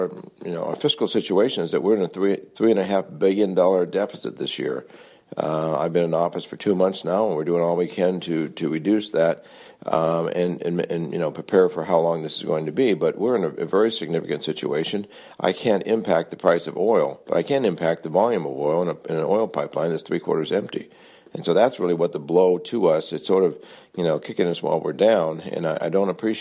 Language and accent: English; Fairbanks, Alaska, United States; Well, you know, I've lived here all my life. I was born in Fairbanks.